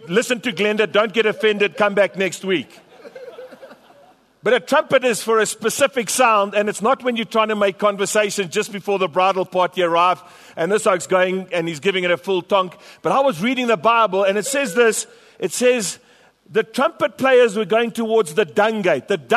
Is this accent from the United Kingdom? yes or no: yes; England, United Kingdom; now in United States; I am English, and I'm a bit weird, and I tell some funny stories.